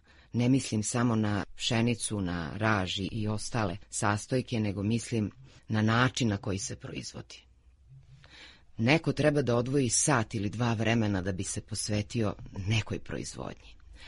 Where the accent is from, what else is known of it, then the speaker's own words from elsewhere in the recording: Lajkovac, Kolubara District, Serbia; ja dolazim iz Lajkovca, odakle je krenula Kolubarska bitka.